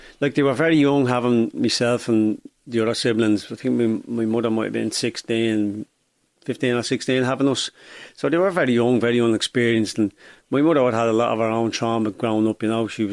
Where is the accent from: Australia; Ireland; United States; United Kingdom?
Ireland; Dublin, Leinster; Darndale is, as you probably well know, it's a deprived area. Growing up in Darndale